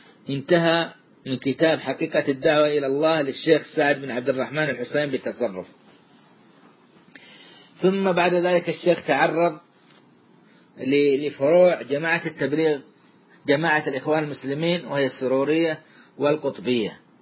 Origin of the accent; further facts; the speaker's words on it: Saudi Arabia; وخاصة في بلادنا السعودية